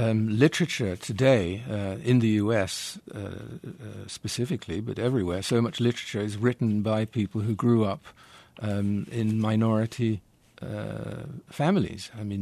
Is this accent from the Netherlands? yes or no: yes; Netherlands; English is a second language; growing up with parents from different cultures at a time that this was much less usual than it is now, even in Europe.